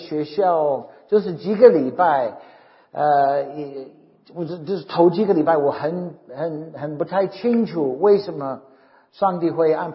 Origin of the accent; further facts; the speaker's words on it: Dallas, Texas, United States; 我在美国的德州达拉斯出生长大。